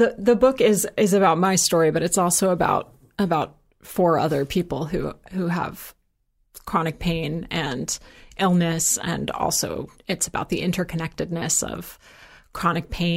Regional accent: New York, United States; I'm from New York.

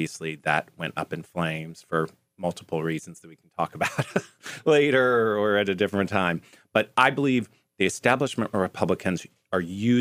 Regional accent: Wichita, Kansas, United States; He's from Oklahoma. I'm from Kansas.

